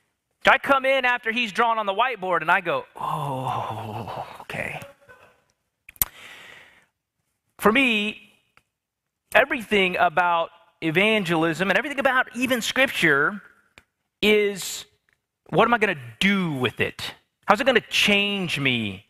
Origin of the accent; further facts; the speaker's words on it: Bakersfield, California, United States; And I am from Bakersfield, California. I've been there since my parents moved us there in high school.